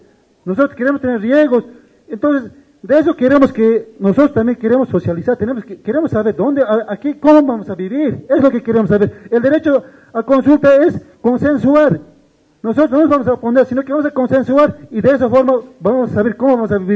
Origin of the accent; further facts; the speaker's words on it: Bolivia; Evidentemente, como todo boliviano, como todo ser humano, necesitamos el desarrollo de nuestros pueblos.